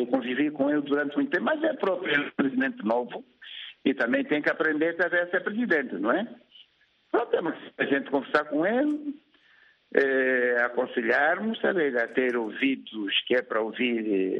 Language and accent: Portuguese; Angola; o que eu também quero como angolano é que faça a devolução do dinheiro